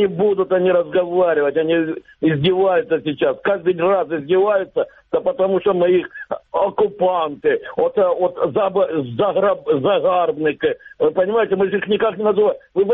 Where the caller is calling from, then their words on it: Luhansk Oblast, Ukraine; Луганская область.